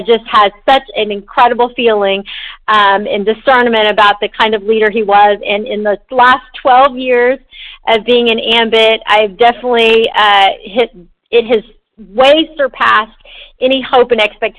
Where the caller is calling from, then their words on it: Frisco, Texas, United States; I'm calling in from Frisco, Texas.